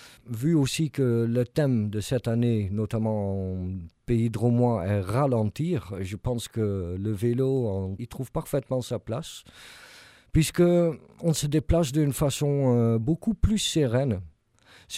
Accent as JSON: {"language": "French", "country": "Netherlands", "tie": "born or raised there", "said": "je viens des hauts plateaux de la Hollande. On est à 58 mètres au-dessus du niveau de la mer."}